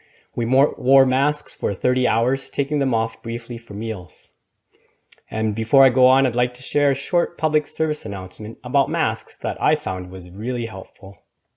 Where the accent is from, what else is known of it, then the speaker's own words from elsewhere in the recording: Edmonton, Alberta, Canada; now in Niger; My wife Cecilia and I grew up in Edmonton